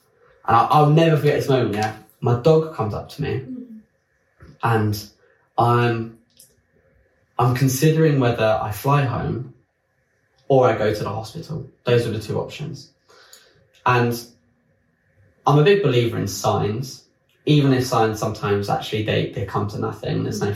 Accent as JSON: {"language": "English", "country": "France", "tie": "born or raised there", "also_born_or_lived": "London", "said": "I was still at home in France, because I grew up in France. Basically, that's why I was in France. My home's in France. That's where my parents live."}